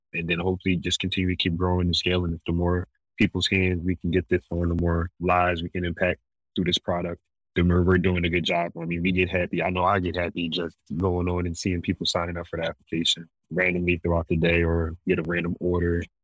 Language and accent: English; Philadelphia, Pennsylvania, United States; I'm from Philadelphia originally. Pennsylvania is a state that's medicinally legal for marijuana.